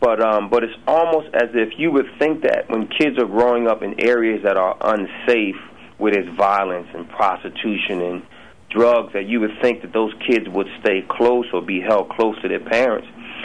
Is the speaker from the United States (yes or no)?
yes; Pennsylvania, United States; I grew up near Diamond Street Projects, right near Temple University